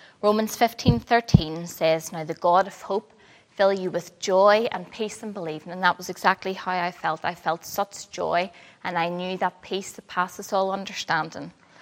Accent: Belfast, Northern Ireland, United Kingdom; I grew up in East Belfast. My younger sister Sarah and I were sent along faithfully to church every week.

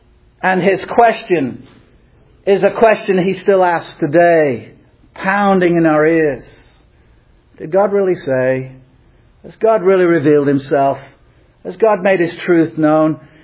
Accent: England, United Kingdom; I grew up in England

